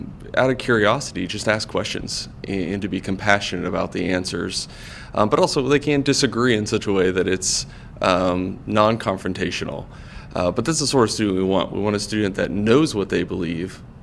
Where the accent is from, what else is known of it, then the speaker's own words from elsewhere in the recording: Florida, United States; now in Charlotte, United States; I'm originally from Florida, so you'll very rarely meet a native Charlottean. We're just from all over the place.